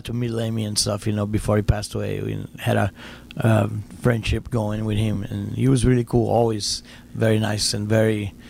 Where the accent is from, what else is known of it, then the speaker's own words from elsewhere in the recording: Brazil; I remember growing up in Brazil